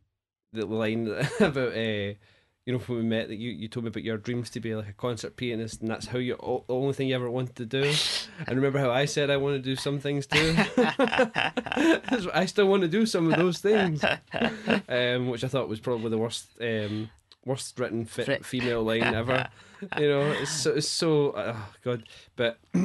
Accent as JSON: {"language": "English", "region": "Scotland", "country": "United Kingdom", "said": "well, having only had experience of being Scottish, I can say that we have that kind of thing"}